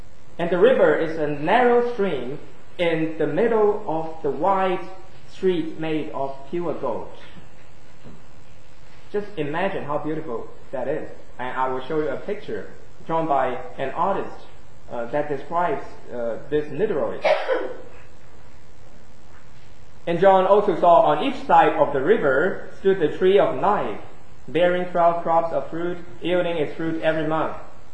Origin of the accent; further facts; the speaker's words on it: California, United States; I came from California. It's a state of sunshine. I really appreciate the sunshine there.